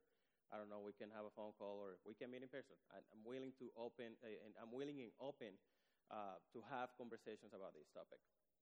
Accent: Dominican Republic; I grew up in the Dominican. It's always hot in there. Spoiled little Dominican.

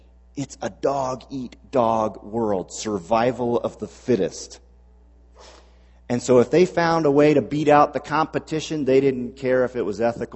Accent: Takoma Park, Maryland, United States; I grew up in Tacoma Park my early years, so I'm a Washington Redskins fan.

